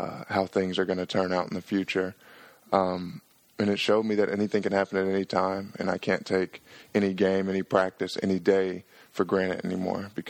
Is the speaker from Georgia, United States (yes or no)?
yes; Atlanta, Georgia, United States; I love playing in front of people of my hometown. I love playing in Atlanta and being back home.